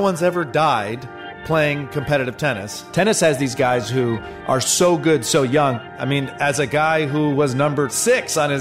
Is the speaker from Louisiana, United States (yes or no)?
no; Michigan, United States; Growing up in Michigan, there was so much Canada.